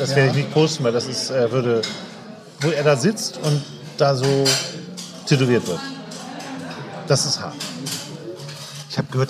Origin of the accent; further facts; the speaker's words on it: Hamburg, Germany; natürlich ist es als Hamburger natürlich hart